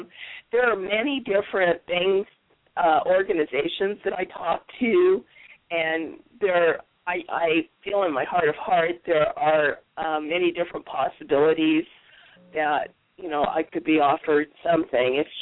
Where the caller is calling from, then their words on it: Tucson, Arizona, United States; Oh, yes, I know. I'm calling in from the Tucson area.